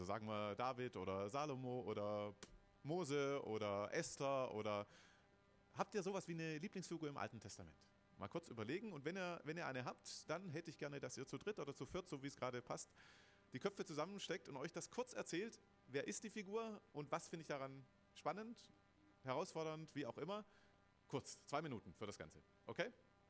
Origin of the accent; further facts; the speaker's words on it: Baden-Württemberg, Germany; das haben Sie schon gehört. Der Name verrät mich. Ich bin in Württemberg geboren, 1975 war das, schon eine Weile her. Und da in einer sehr frommen Ecke, auch in einer ziemlich frommen Familie aufgewachsen, landeskirchliche Gemeinschaft, evangelische Kirche